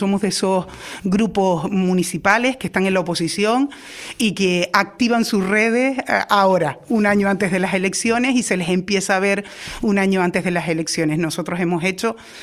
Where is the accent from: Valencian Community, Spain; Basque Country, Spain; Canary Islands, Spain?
Canary Islands, Spain; Los Silos; yo he nacido ahí, me he criado y me he desarrollado en Los Silos, en mi barrio, en la Caleta de Interián, que soy caletera